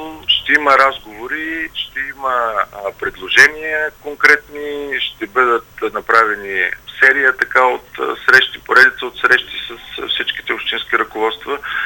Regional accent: Dimitrovgrad, Haskovo Province, Bulgaria; Дали родния ми град Димитровград или това партията да се развива пълноценно в област Хасково.

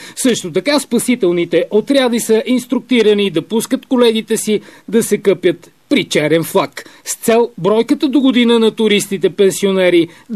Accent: Plovdiv, Plovdiv Province, Bulgaria; бях забравил, че съм от Пловдив

